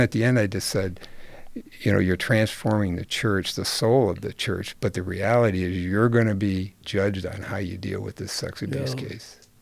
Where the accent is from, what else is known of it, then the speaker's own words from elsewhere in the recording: Detroit, Michigan, United States; I copied the Archbishop in Detroit because I grew up in the Detroit metro area.